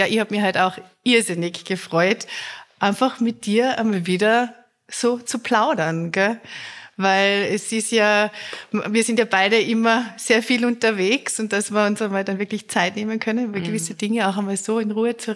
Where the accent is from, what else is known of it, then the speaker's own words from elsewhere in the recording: Zell am See, Salzburg, Austria; Also ich stamme ja ursprünglich aus Zell am See und bin aber relativ schnell nach meiner Matura auch dann nach Salzburg gegangen.